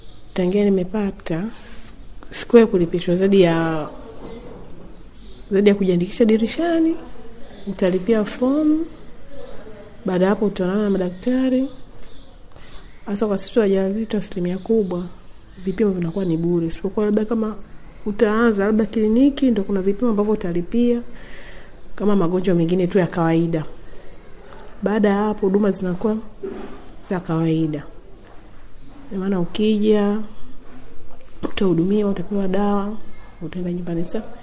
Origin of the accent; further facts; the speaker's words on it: Naliendele, Mtwara, Tanzania; natokea Naliendele.